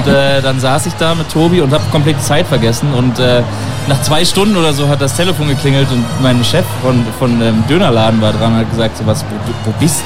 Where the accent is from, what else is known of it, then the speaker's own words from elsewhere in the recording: Bavaria, Germany; Ich bin born and raised im Allgäu